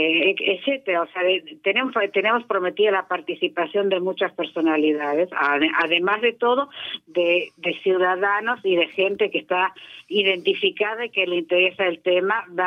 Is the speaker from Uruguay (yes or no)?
yes; Uruguay; now in Argentina; yo soy de origen uruguayo, ¿sí? Y mi marido también, o sea, mis 2 hijos son argentinos